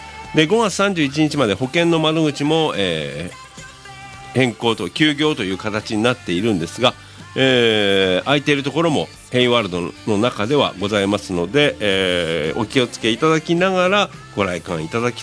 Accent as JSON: {"language": "Japanese", "town": "Yokosuka", "region": "Kanagawa", "country": "Japan", "tie": "born there", "said": "私は横須賀生まれでですね、 … さんは隣の中学校卒業でございまして、そのあたり同じスカッコとしてですね"}